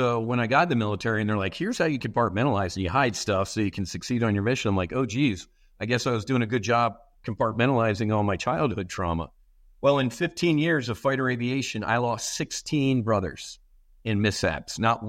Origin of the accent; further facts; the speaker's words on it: New Jersey, United States; also born or lived in South Philadelphia; I was raised in South Jersey, South Philadelphia, Irish Catholic family, kind of a lower middle class family, didn't have a ton of money, six kids.